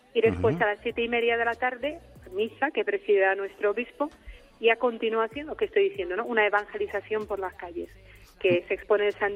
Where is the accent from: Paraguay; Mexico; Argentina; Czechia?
Czechia; Spanish is a second language; De la República Checa.